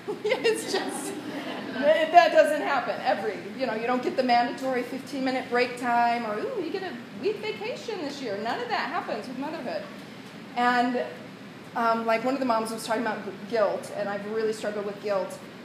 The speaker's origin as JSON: {"language": "English", "region": "Midwest", "country": "United States", "said": "I'm from the Midwest, he's from LA."}